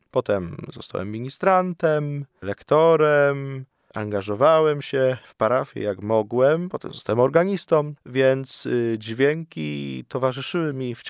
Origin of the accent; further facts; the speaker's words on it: Zielona Wieś, Greater Poland Voivodeship, Poland; Ja pochodzę z Podrawicza, z takiej wioski Zielona Wieś i tam jest styk diecezji wrocławskiej i poznańskiej.